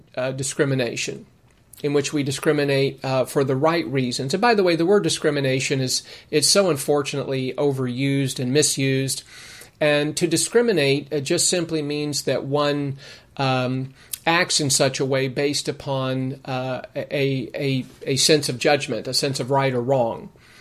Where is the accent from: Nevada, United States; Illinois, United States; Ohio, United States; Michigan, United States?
Nevada, United States; Las Vegas; My house, my apartment where I grew up in Las Vegas, we were poor, but my mom loved to bake